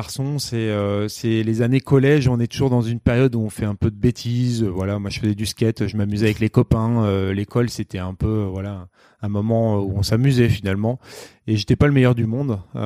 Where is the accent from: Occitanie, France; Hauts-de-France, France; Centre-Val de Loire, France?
Centre-Val de Loire, France; Vendôme; born there; moi je suis originaire en fait du Loir-et-Cher puisque je suis né à Vendôme, dans le nord du département, et je suis d'une famille agricole, donc avec une ferme familiale depuis 5 générations.